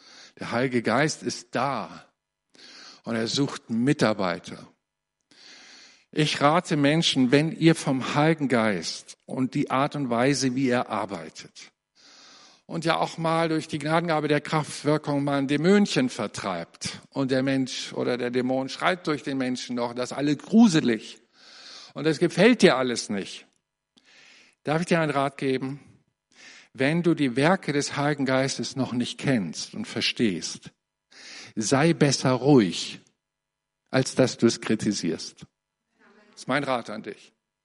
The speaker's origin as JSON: {"language": "German", "country": "Germany", "said": "Ich bin ja Deutscher und man achtet schon ein bisschen auch auf die Uhr."}